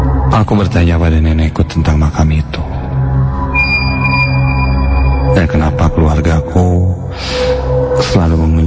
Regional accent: Bandung, West Java, Indonesia; born there; jadi aku lahir di Bandung. Ketika berumur 3 bulan, orang tuaku harus pindah

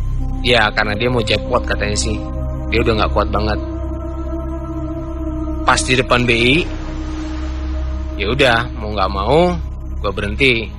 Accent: Jakarta, Indonesia; gue dari Jakarta.

